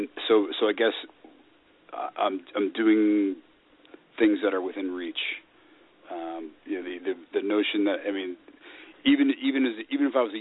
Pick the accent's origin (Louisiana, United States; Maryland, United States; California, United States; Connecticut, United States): Connecticut, United States; Greenwich; My first gig was Thanksgiving Eve 2003 in my hometown of Greenwich, Connecticut.